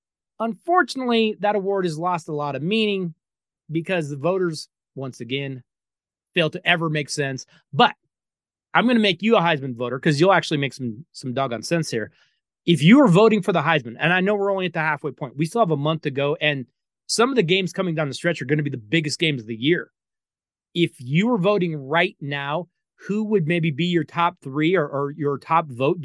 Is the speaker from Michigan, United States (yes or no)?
no; Colorado, United States; I know my home state of Colorado at this point, honestly, should just drop the sport of football.